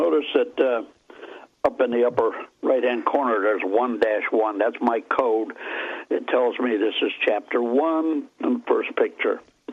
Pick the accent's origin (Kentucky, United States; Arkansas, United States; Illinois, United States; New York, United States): Illinois, United States; Chicago; I was born and raised in Chicago.